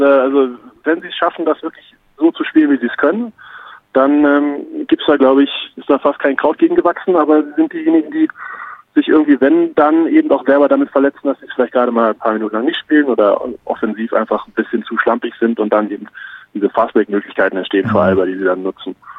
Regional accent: Berlin, Germany; born there; now in Munich, Germany; als ehemaliger und vor allem gebürtiger Berliner

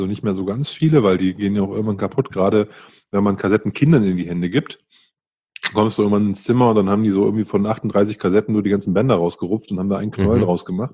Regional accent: Northern Germany, Germany; Ich bin ein Norddeutscher

